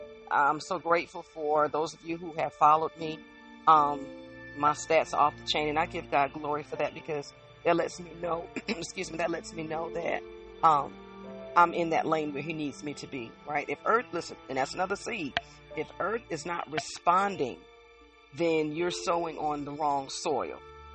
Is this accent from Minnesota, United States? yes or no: no; South Carolina, United States; also born or lived in Jersey City, United States; now in North Carolina, United States; was raised and was born in Jersey City, but raised in South Carolina and planted in North Carolina.